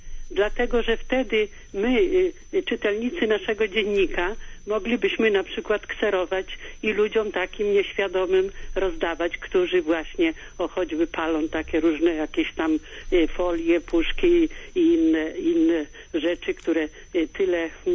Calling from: Warsaw, Masovian Voivodeship, Poland; Ja z Warszawy telefonuję

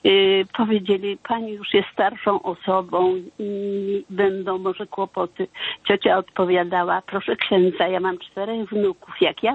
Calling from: Puławy, Lublin Voivodeship, Poland

